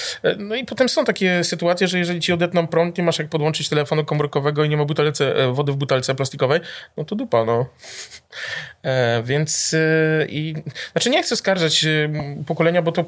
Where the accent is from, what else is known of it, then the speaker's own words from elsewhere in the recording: Warsaw, Masovian Voivodeship, Poland; jestem z Warszawy.